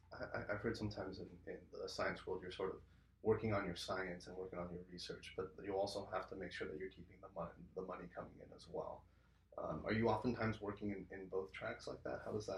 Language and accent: English; San Diego, California, United States; now in Sacramento, United States; I'm from San Diego and have moved to Sacramento 7 years ago.